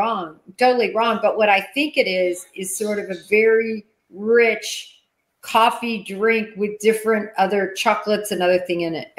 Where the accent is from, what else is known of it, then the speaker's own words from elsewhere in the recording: United States; But I'm from Nebraska, Kansas, so that's just one of, I think, our